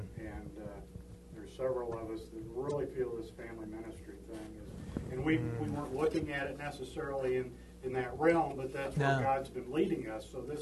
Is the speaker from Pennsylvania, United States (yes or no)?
no; Fort Wayne, Indiana, United States; I'm from Fort Wayne, Indiana.